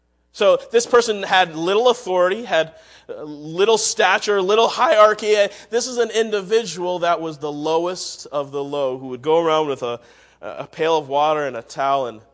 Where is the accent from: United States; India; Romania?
India; which, by the way, I'm Indian. I never sit like that.